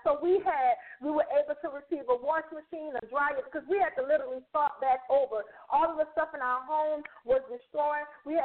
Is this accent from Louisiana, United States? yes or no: yes; New Orleans, Louisiana, United States; I'm from New Orleans, so sometimes when I say stuff, it's not going to be the way you say it, okay?